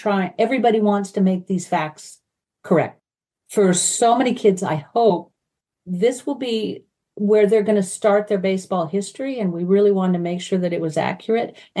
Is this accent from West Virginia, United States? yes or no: no; Santa Cruz, California, United States; You mentioned I grew up in Santa Cruz.